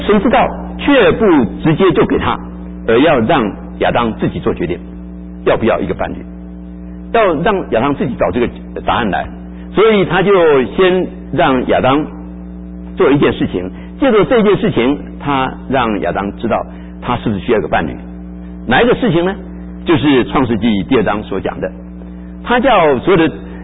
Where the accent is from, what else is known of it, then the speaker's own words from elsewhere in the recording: China; 我们中国人就是把所有的好话坏话都给